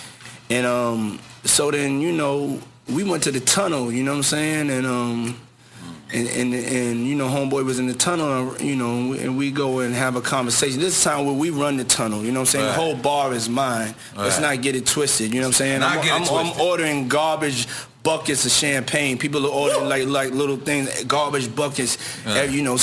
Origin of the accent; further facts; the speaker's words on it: New York, United States; And I was from New York.